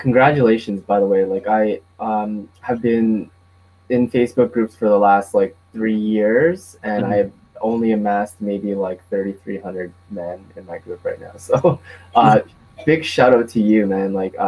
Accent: Toronto, Ontario, Canada; growing up in Toronto, Canada, it was like I was the only Asian kid in my class.

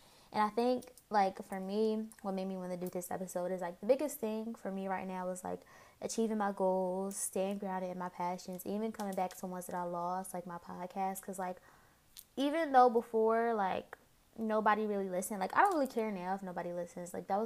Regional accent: Philadelphia, Pennsylvania, United States; I'm 19. I'm from Philly and I do this podcast called 1-800 Sessions

